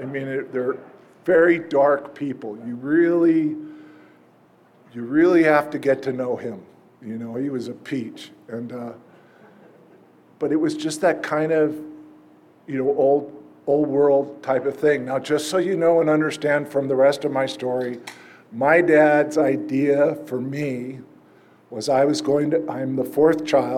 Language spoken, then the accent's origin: English; New Jersey, United States; also born or lived in New York; now in California, United States; We grew up in New Jersey for the most part, a little bit of New York, you know. And we came out to California, and that was just wonderful.